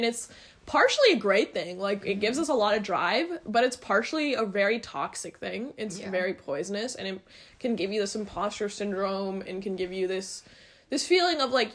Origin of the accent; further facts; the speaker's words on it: Pakistan; born there; My parents, obviously, both born in Pakistan. I was born in Pakistan as well.